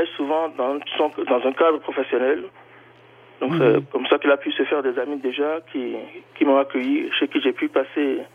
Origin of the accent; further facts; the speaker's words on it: Cotonou, Littoral, Benin; born there; Né à Cotonou, c'est la plus grande ville du Bénin, mais c'est pas la capitale.